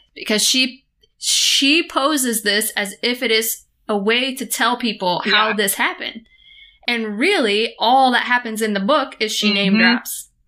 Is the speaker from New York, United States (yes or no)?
no; Tennessee, United States; I am a nice, kind, polite person because I was raised in Tennessee.